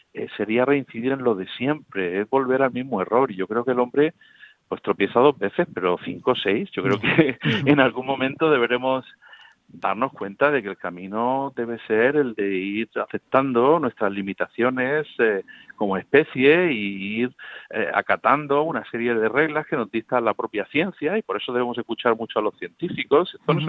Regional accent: Region of Murcia, Spain; yo sabes que siempre vuelvo, pero soy murciano y lo llevo en el corazón

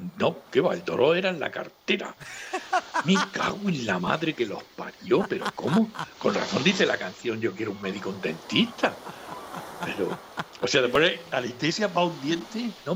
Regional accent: San Javier, Region of Murcia, Spain; Eso es que empiezan las fiestas de mi pueblo, de San Javier.

